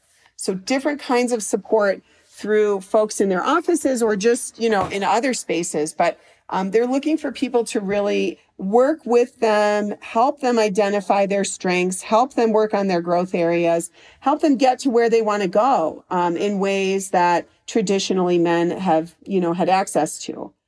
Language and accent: English; Chicago, Illinois, United States; also born or lived in Washington, D.C.; And I lived in, I'm from Chicago, and then I lived in Washington, D.C. for many years